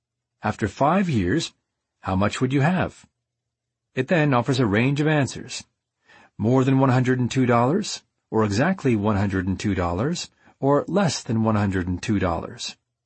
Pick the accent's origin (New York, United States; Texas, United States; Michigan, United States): Texas, United States; while my home state of Texas came in with a low, low 2.81.